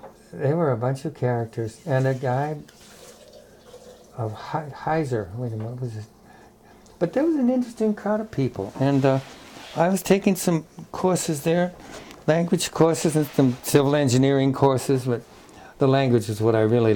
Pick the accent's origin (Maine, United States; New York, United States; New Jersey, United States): Maine, United States; Freeport; also born or lived in France; a downeaster. And we traveled a lot when I was a kid, and we lived in France in the winter, and we lived in Maine in the summertime